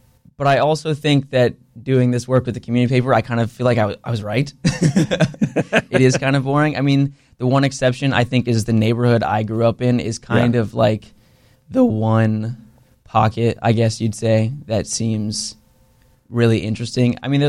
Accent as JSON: {"language": "English", "town": "Jacksonville", "region": "Florida", "country": "United States", "tie": "born or raised there", "said": "I do feel fortunate that I grew up in Avondale, like Riverside, Murray Hill are all kind of connected."}